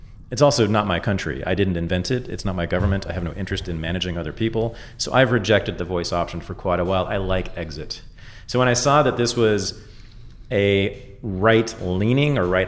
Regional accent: San Francisco, California, United States; So a lot of people know that I moved back to the Bay Area, the San Francisco Bay Area, my hometown, a few months ago.

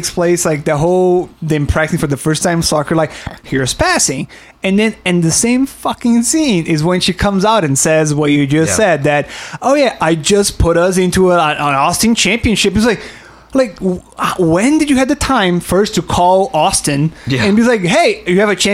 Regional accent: England, United Kingdom; Because I'm from England. You guys say that this is soccer.

